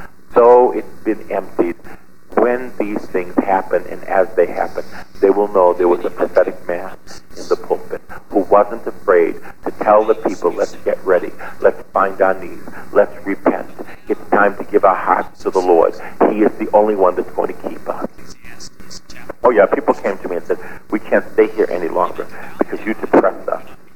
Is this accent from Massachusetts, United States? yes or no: yes; Boston, Massachusetts, United States; I did not read the Wall Street Journal. I came from East Boston. I love Jesus.